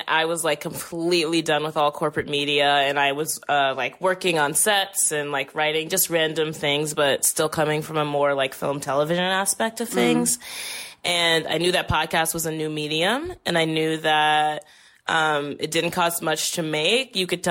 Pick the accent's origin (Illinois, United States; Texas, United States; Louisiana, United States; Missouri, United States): Louisiana, United States; New Orleans; I re-fell in love with playing dominoes, which I played all the time growing up in New Orleans.